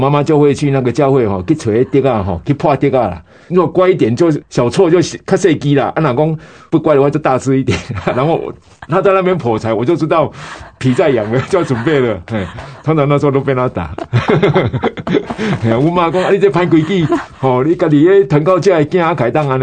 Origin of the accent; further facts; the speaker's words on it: Chianan Plain, Taiwan; also born or lived in Budai / Tuku; 所以我从小就在江南平原哦，这样到处搬来搬去，但是对我现在来看，我觉得这样很好啊，我也住过山上。啊，也住过渔村，像布袋啊，啊，也到过农村啊，像土库啊，就是当阿寮啊，这样子很多地方。